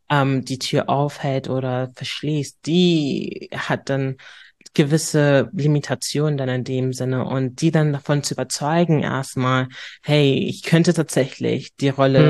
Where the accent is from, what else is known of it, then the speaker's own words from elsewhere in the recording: Hamburg, Germany; Ja, ich bin Hamburgerin durch und durch